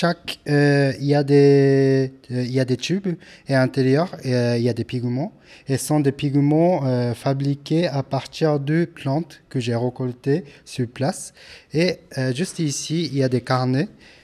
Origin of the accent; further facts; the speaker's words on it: Japan; je viens du Japon.